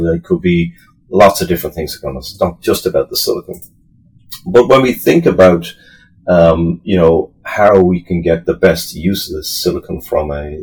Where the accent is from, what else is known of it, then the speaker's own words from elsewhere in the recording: Ireland; accent: Irish; I'm based in Ireland for anybody who's probably picked my accent up at this stage, but in Ireland we've got like 4,000 people working in a fabrication in a plant here.